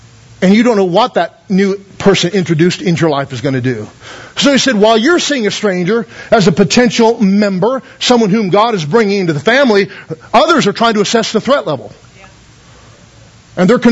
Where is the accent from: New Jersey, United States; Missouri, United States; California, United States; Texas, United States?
California, United States; Taft; I was raised in Taft, you know, 20, 30 years ago when it was. I mean, don't you? I mean, upper middle class, nice, you know, and I had a very solid family.